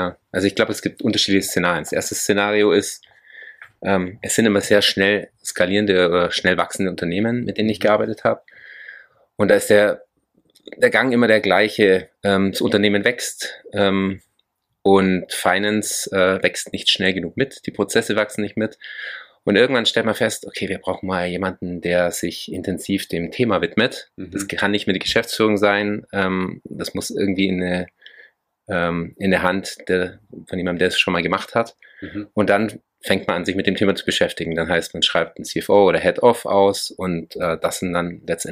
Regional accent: Augsburg, Bavaria, Germany; Ich komme aus Augsburg, bin 42 Jahre alt

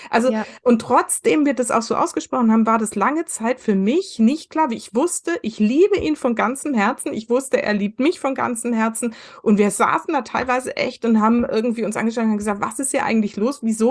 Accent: West Germany, Germany; ich bin im Westen groß geworden

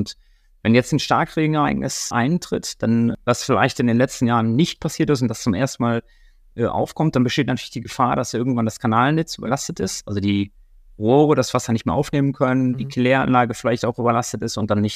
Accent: Hamburg, Germany; Ich komme jetzt aus Hamburg

